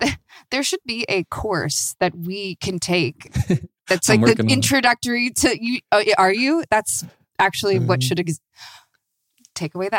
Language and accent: English; Los Angeles, California, United States; I'm a Valley girl. I'm from Los Angeles. What else can you expect?